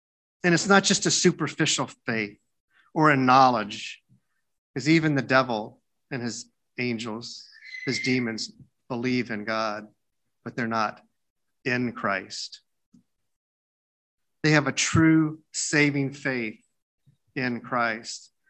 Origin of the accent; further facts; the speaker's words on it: Atlanta, Georgia, United States; I just write down an index card for all the people I grew up with in Atlanta.